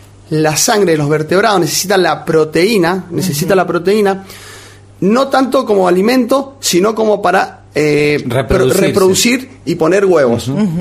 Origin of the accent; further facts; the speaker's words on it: Mendoza, Argentina; como mendocino